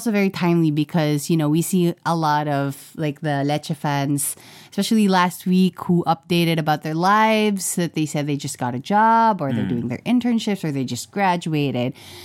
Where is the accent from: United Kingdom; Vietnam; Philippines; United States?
Philippines; I'm from the Philippines.